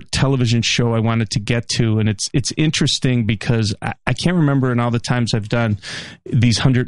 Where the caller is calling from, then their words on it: India; I'm talking from India, but there's a movie called Sacred Games.